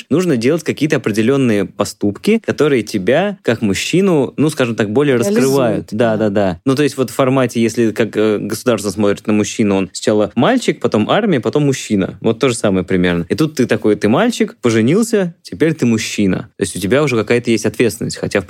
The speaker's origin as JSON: {"language": "Russian", "town": "Vladimir", "region": "Vladimir Oblast", "country": "Russia", "said": "В Суздале, ну, поскольку я из Владимира, то все в Суздале катаются."}